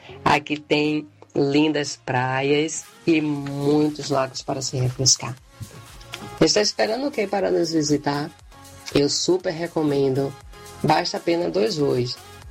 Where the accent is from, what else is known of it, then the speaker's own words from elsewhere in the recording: Bahia, Brazil; now in Denmark; sou brasileira, sou baiana e sou casada com um dinamarquês e moramos na Dinamarca.